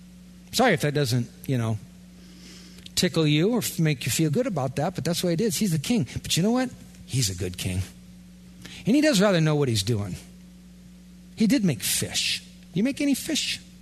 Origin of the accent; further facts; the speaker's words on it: Iowa, United States; I'm from Iowa, remember?